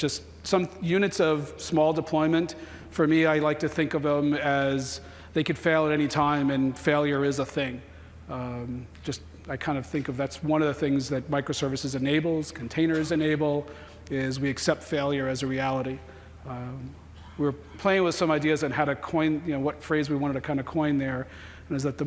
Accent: Seattle, Washington, United States; And everybody that hears we're from Seattle, they just go, why? What are you doing here?

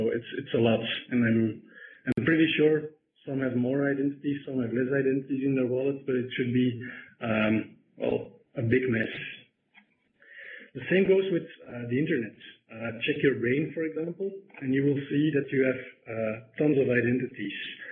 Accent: Belgium; I'm from Belgium, of course.

